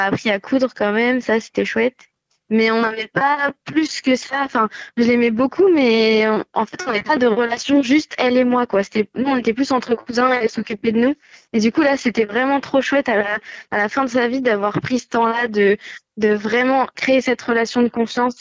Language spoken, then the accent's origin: French; Tours, Centre-Val de Loire, France; parce que je suis originaire de Tours.